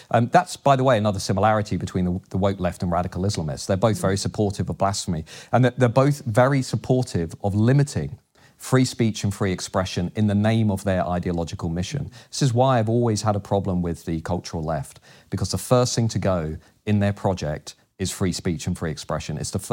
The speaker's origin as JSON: {"language": "English", "country": "United Kingdom", "said": "And the things that make us unique as British, having a unifying story, we're proud of our history, we're proud of our identity, we're proud of our values."}